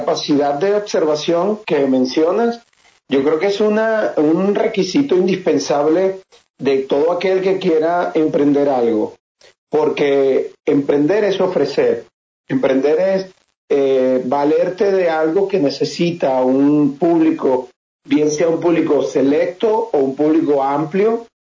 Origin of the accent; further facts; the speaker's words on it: Zulia, Venezuela; now in Caracas, Venezuela; Yo soy del Zulia, pero amo la ciudad de Caracas, vivo muy cerca de la ciudad de Caracas